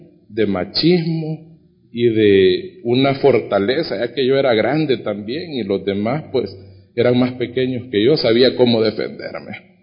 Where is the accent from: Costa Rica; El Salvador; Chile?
El Salvador; vengo de mi pueblo para San Salvador y me vengo a vivir, a estudiar, dije yo, a vivir acá.